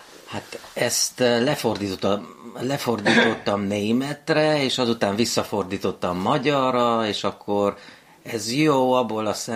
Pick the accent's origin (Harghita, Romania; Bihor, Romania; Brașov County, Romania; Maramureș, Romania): Maramureș, Romania; Baia Mare; also born or lived in Israel / Germany; now in Hungary; De igen, ott születtem, és 7 éves koromig voltam a szüleimmel ott, és azután elkerültünk Nagybányára, és azután Izraelbe.